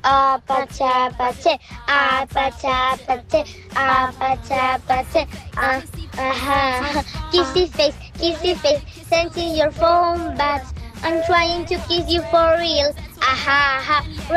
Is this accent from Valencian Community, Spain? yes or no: yes; Picanya, Valencian Community, Spain; Somos de Picaña.